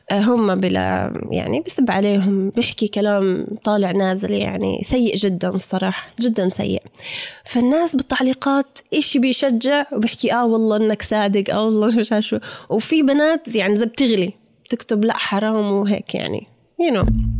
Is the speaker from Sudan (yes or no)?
no; Jordan; also born or lived in New Jersey, United States; يعني عشت طفولتي بنيوجيرسي يعني، وبعدين رجعنا على الأردن وترعرعت في الأردن ما شاء الله.